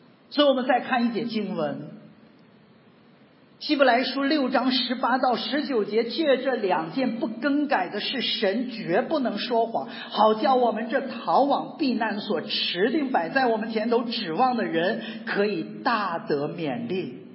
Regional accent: China; 我们中国人常常说养孩子为了防老

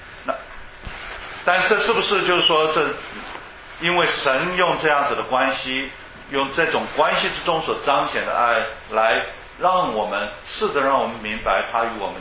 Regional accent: China; 用我们中国人，用我们中国的文化来看

